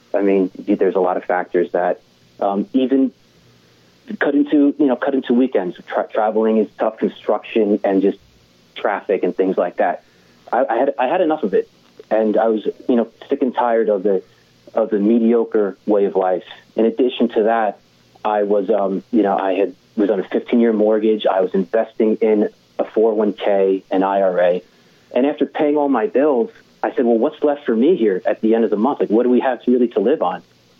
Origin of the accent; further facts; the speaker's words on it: Northeast, United States; Growing up in the Northeast, I had a pretty good upbringing.